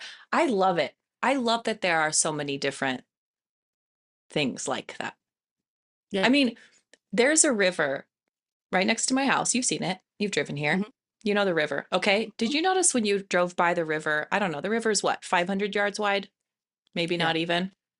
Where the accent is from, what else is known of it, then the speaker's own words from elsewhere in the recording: Washington, United States; when I first met my sister-in-law from Georgia, okay, I'm from Washington, so I go down there to meet Stu's Southern family.